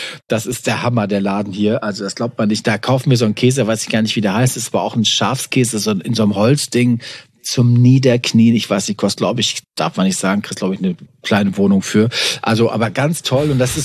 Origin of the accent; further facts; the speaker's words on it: Warendorf, North Rhine-Westphalia, Germany; wir sind ja Pferdekinder. Wir kommen aus Warendorf.